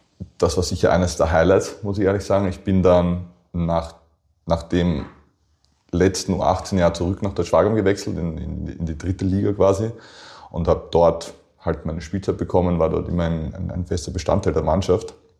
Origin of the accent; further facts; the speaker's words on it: Vienna, Austria; born there; Also geboren bin ich in Wien. Ich wohne aber, oder meine Wohnung und meine Eltern wohnen in Deutschwagram. Das ist die erste Ortschaft nach Wien, könnte man sagen, östlich.